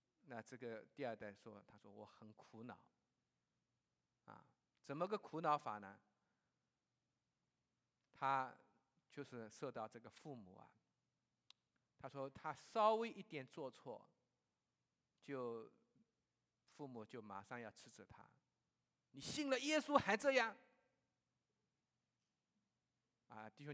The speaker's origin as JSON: {"language": "Chinese", "town": "Ningbo", "region": "Zhejiang", "country": "China", "tie": "born or raised there", "said": "最近我听到这个我的故乡啊宁波发生了一个事情啊"}